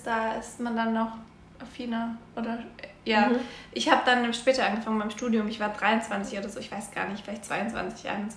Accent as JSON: {"language": "German", "region": "Baden-Württemberg", "country": "Germany", "lives_now": "Berlin, Germany", "said": "ich komme ja auch aus der Nähe von dir, in der Nähe von Stuttgart."}